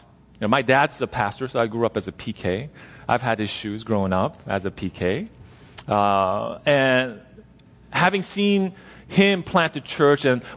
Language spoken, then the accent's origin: English; La Crescenta, California, United States; And, you know, I grew up in La Crescenta. That's my hometown. Went to Rosemont and CV over there.